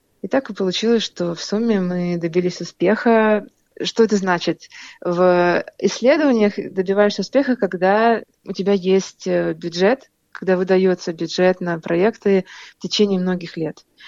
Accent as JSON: {"language": "Russian", "region": "Moscow", "country": "Russia", "also_born_or_lived": "Sydney", "moved": "as an adult", "lives_now": "Perth, Australia", "said": "Я из Москвы. Приехала сначала в Сидней, жила 5 лет в Сидней. Закончила аспирантуру и получила очень интересное предложение по работе. И сейчас я живу в Западной Австралии, в Перте."}